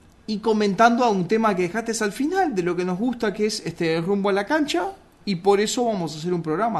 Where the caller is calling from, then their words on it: Lima, Peru; dicen que en el Perú, especialmente en Lima, no tenemos acento. Y yo estoy de acuerdo con esto.